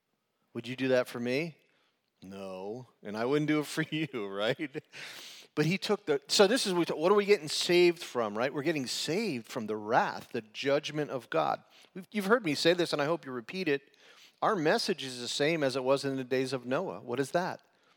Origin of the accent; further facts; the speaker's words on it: New York, United States; and we're from New York.